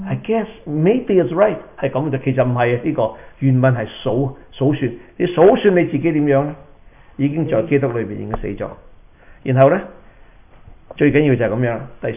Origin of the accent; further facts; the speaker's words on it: China; 我哋中國人有一句話叫人洗心革面啊嘛